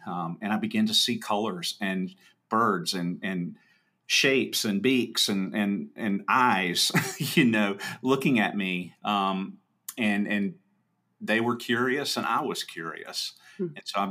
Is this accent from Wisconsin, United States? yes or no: no; Louisiana, United States; I grew up in Louisiana, and my grandparents lived out in the country, and my grandfather had purple martins.